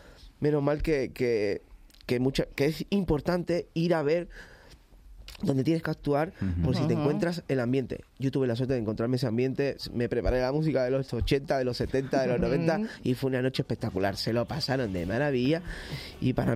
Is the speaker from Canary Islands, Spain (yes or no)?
no; Seville, Andalusia, Spain; yo que soy de Sevilla, soy andaluz